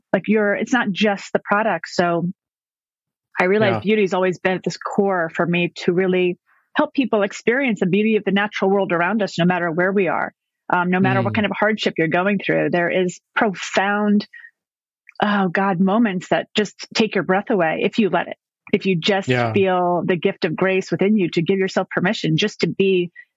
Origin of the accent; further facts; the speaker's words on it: New York, United States; witness like the architecture that I never really noticed as a New Yorker growing up here and coming back here.